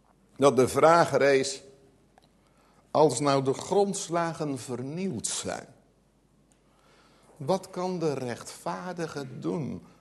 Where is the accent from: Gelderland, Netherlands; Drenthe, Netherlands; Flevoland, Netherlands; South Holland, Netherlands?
Gelderland, Netherlands; ik kom van de Veluwe